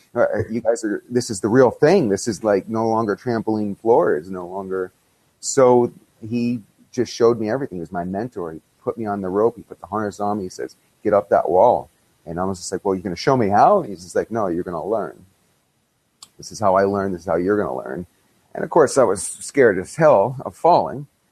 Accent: Florida, United States; I'm from Florida. There's rock? Yeah, we have little pebbles in our backyard.

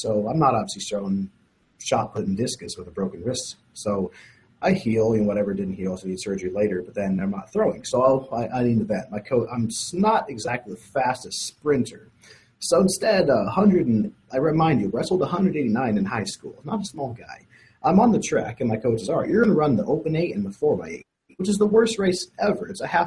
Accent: DeWitt, Nebraska, United States; But originally, I'm from DeWitt, Nebraska.

